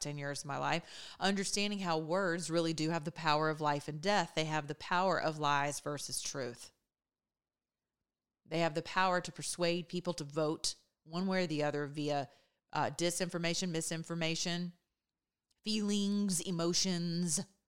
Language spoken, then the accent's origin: English; United States; It embarrassed me as an American citizen.